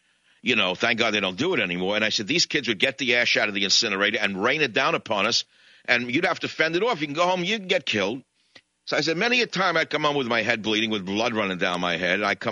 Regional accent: New York City, New York, United States; I grew up in New York City, and I had to learn how to swim with all kinds of fish.

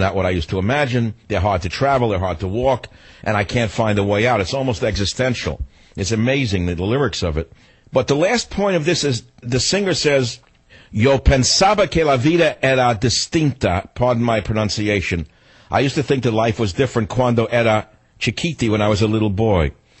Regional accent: New York, United States; I grew up on Cuban, Puerto Rican, Panamanian music in New York. And the thing is, I learned Spanish in school for 7 years.

